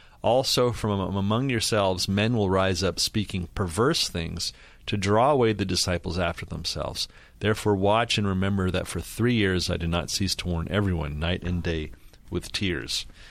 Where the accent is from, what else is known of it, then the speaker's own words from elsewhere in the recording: Montreal, Quebec, Canada; Rich is from my hometown of Montreal.